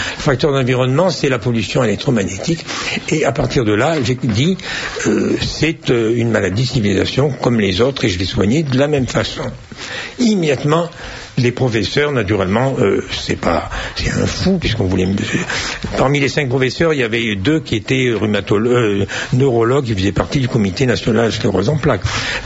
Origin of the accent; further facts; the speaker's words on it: Nice, Provence-Alpes-Côte d'Azur, France; Pourtant, je suis niçois de 5 générations des deux côtés, hein.